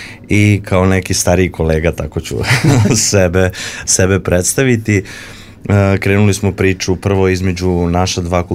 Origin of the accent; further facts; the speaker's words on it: Serbia; samim tim angažovanjem nas profesionalaca koji dolazimo iz Srbije.